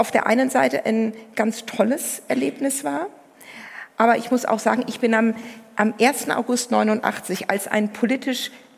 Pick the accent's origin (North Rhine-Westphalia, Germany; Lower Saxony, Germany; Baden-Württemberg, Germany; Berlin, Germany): Baden-Württemberg, Germany; now in Mannheim, Germany; Ich wohne ja jetzt in Mannheim, deswegen weiß ich gar nicht, ob ich mich noch so als richtige Schwäbin fühle.